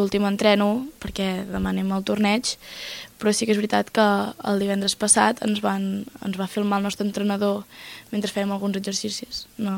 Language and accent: Catalan; Bellcaire d'Empordà, Catalonia, Spain; jo sóc de Bellcaire